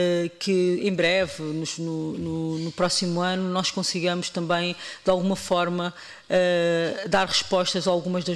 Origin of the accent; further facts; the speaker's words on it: Portugal; nos deve orgulhar a todos, enquanto portugueses